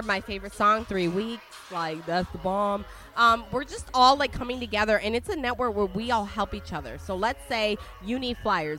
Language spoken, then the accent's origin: English; Italy; Okay, I'm from Italy. Donkeys all day.